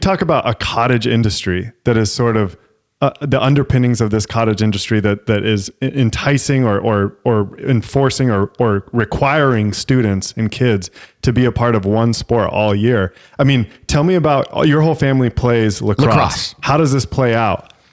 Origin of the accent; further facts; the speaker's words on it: Utah, United States; basketball happened in the winter and I grew up in Utah.